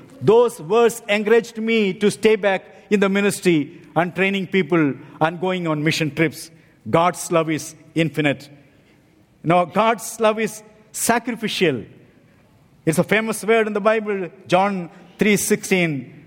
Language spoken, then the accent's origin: English; South India, India; place where I come from, it's very hot, southern India.